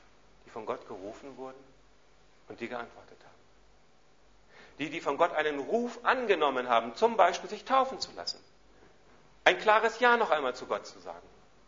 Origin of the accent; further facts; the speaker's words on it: Hamburg, Germany; wie ich im Sommer 1991 mit Jutta hierher kam, in die Sickingstraße 4, und wir als Hamburger uns auch etwas gewöhnen mussten an das Ambiente dieses Stadtteils